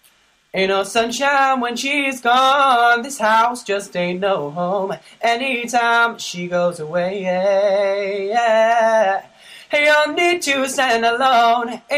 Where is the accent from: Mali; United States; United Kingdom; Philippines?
United Kingdom; Nottingham, East Midlands; I'm from Nottingham, and I'm applying for Scott Mills the Musical this summer. Because I'm 18